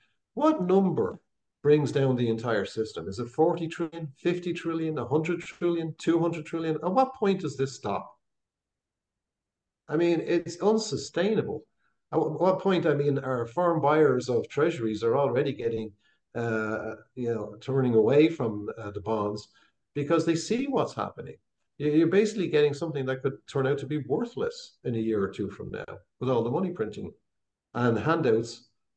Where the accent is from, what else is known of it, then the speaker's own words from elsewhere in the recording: Ireland; I'm Irish. I just tell it like I see it.